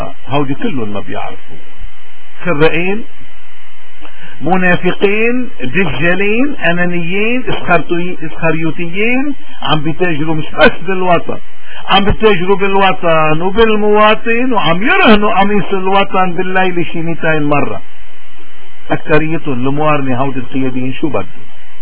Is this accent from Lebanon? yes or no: yes; Lebanon; نحن هويتنا لبنانية، فرضوا علينا هوية تانية